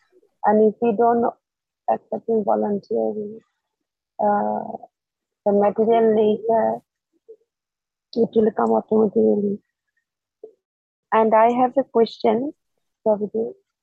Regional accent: Bangladesh; All I remember, my home country is Bangladesh. So when I was there

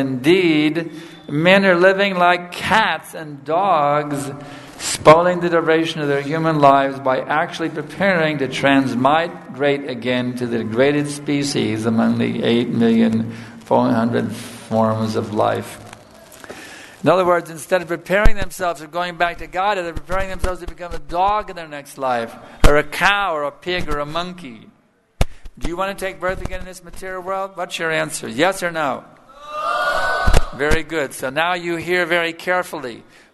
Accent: United States; I remember growing up in America. Our guru was the television set.

